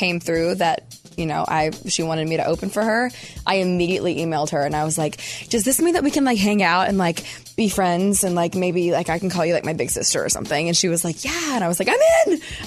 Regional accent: Tennessee, United States; it's like I was saying hands because I'm from East Tennessee.

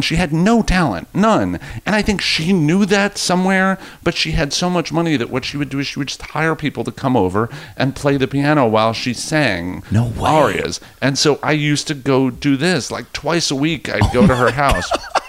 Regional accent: New York, United States; I grew up in Rockland County, and it was really, it was all nice kids.

